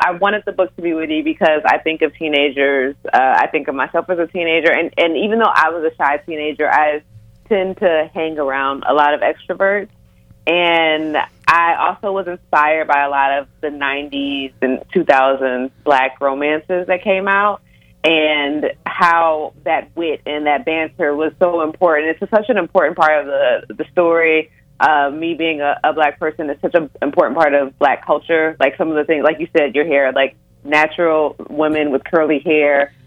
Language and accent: English; Detroit, Michigan, United States; I am from the Detroit area, so that's why I wrote about the city of Detroit in the novel.